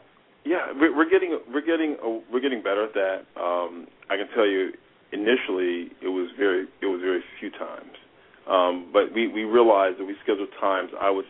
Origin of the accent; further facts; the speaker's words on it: Toledo, Ohio, United States; now in Los Angeles, United States; I've been living in Toledo, Ohio. I grew up in Toledo, Ohio. I live in Los Angeles.